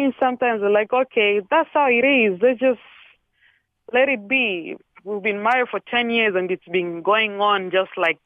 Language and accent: English; DR Congo; English is a second language; Sorry for my English. I'm from the Congo, so.